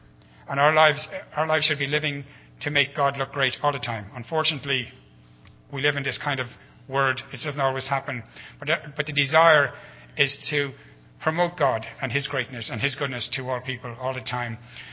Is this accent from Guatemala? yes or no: no; Ireland; and I'm an Irish mission worker in Arklow.